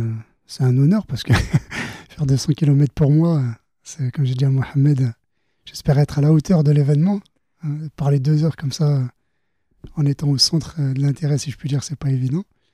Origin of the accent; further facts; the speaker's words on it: Lyon, Auvergne-Rhône-Alpes, France; bah déjà je suis lyonnais. Je suis né à Lyon, donc je suis un vrai lyonnais, on va dire. J'ai toujours été à Lyon, j'ai fait mes études à Lyon.